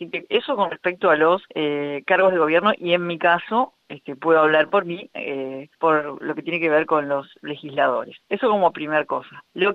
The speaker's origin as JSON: {"language": "Spanish", "country": "Uruguay", "said": "somos todos uruguayas y uruguayos."}